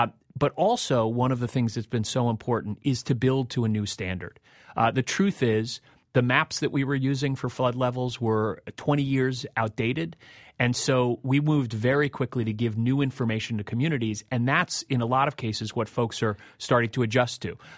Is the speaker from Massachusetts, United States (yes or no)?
no; New York, United States; and I'm a New Yorker, I have friends in Brooklyn who lost family members